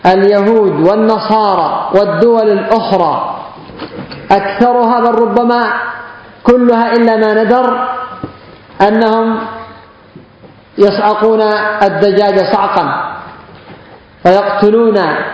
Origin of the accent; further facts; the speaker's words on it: Yemen; لكن لو كان يهودي في وسطهم وذبح بقرة عندنا في اليمن ممكن يتركونها